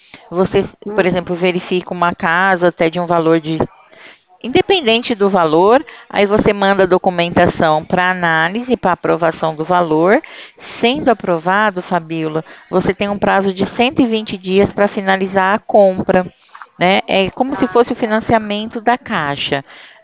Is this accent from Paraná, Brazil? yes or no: no; Ribeirão Preto, São Paulo, Brazil; Não, eu sou daqui de Ribeirão.